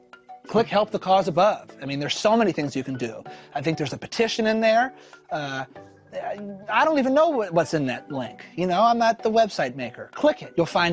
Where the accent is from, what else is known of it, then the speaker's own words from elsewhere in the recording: Philadelphia, Pennsylvania, United States; I don't have it four times a week, but I mean, I'm from Philly. I eat so many cheesesteaks.